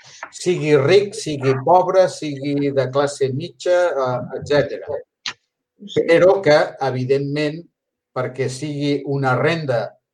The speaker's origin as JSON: {"language": "Catalan", "town": "Torrelles de Llobregat", "region": "Catalonia", "country": "Spain", "said": "Jo sóc de Torrelles de Llobregat"}